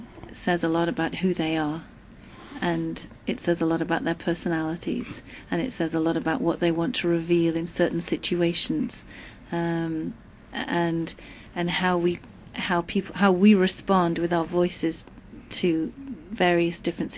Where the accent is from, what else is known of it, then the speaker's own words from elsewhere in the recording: England, United Kingdom; Oh, whilst. I'm English, you know.